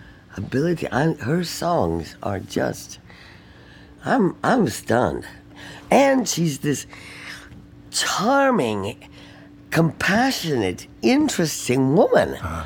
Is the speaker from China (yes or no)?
no; London, United Kingdom; now in New York, United States; You know, I came to New York to be a Broadway star. I grew up in London, great theater shows and stuff.